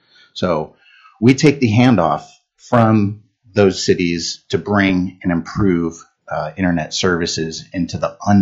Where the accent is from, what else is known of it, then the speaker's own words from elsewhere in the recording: North Pole, Alaska, United States; I was also born and raised here in North Pole. So I'm originally from Alaska. I went to school, high school at Eielson High School, and went to the University of Alaska Fairbanks